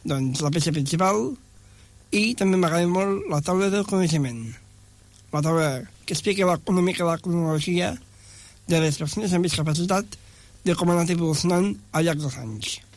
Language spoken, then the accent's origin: Catalan; Tàrrega, Catalonia, Spain; jo soc de Tàrrega, vale? I va venir l'Institut Manuel de Pedrolo, on jo havia estudiat